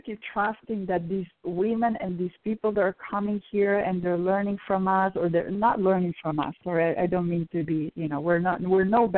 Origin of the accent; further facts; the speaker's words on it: Spain; And I'm from Europe, where, you know, I grew up in Spain, where same-sex marriage was illegal in Spain